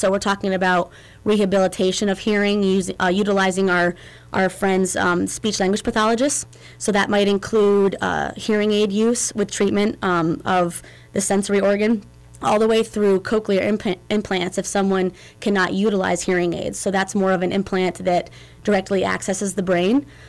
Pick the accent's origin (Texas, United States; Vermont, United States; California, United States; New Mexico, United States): Vermont, United States; now in Fairbanks, United States; I grew up in Vermont pretty rurally, on a farm.